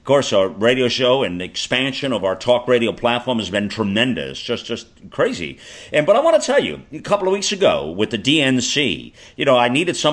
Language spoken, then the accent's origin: English; United States; I'm a patriot first. I'm an American before I'm anything.